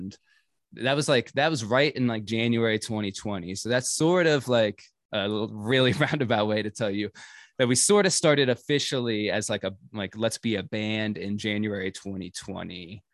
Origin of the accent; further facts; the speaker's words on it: Pennsylvania, United States; now in Pittsburgh, United States; So we're all currently living in Pittsburgh, although I'm from Katanning, which is about an hour north of Pittsburgh.